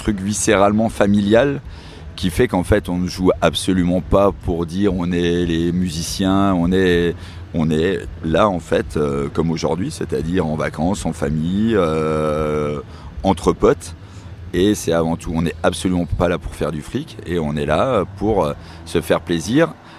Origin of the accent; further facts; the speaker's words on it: Grand Est, France; on vient de Lorraine, c'est vraiment de village de la Lorraine profonde, qui n'est pas forcément l'endroit le plus sexy de France.